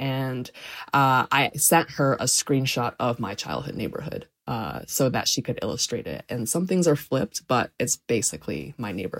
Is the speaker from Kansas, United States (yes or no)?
no; North Potomac, Maryland, United States; and I grew up in North Potomac